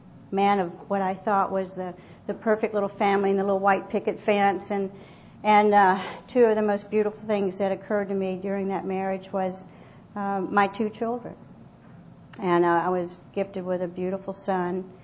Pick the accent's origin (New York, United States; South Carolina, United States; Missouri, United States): South Carolina, United States; Columbia; And I grew up in Columbia, South Carolina. I was born with a physical handicap